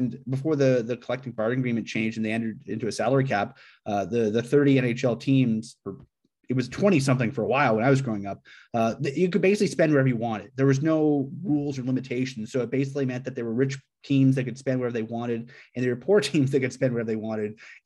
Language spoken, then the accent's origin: English; Calgary, Alberta, Canada; Well, I grew up in Calgary as a hockey fan